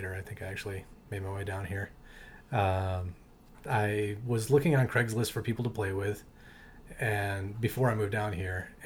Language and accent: English; Lansing, Michigan, United States; moved away; also born or lived in Chicago / Cincinnati; I moved here from Michigan originally, from Cincinnati directly. Oh, nice. But yeah, I grew up in Michigan, Lansing, and I moved to Chicago in like early '90s, and then I moved to Cincinnati and lived there for about 8 years.